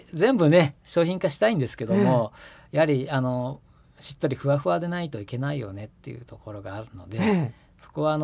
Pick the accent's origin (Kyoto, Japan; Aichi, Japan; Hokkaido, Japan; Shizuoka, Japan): Shizuoka, Japan; やはり私静岡に生まれ育ってますから、何らかの形で静岡に恩返しをしたいなっていう気持ちもあったり